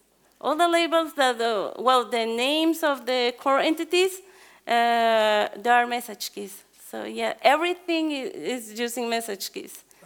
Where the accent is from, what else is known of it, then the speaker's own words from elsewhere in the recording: Guatemala; English is a second language; I am from Guatemala